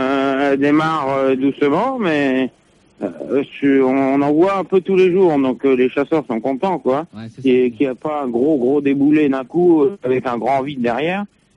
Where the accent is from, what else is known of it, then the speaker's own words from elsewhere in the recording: Centre-Val de Loire, France; Non, je suis originaire de Ré-Loire. Dans le 28.